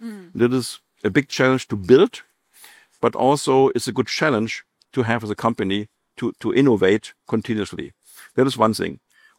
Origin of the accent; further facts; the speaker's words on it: Berlin, Germany; My favorite city is still Berlin, my hometown. I love it.